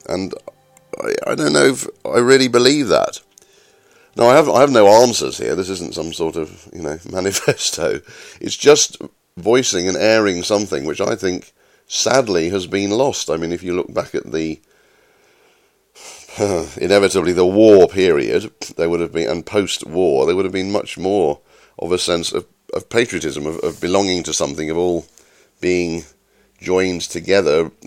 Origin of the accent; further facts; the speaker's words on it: England, United Kingdom; Yes, I know I'm part of the United Kingdom, blah-de-blah, but I'm English, I've always lived in England.